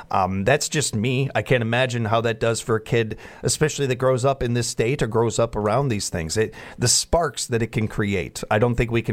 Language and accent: English; Chicago, Illinois, United States; when I was a kid, growing up in South Chicago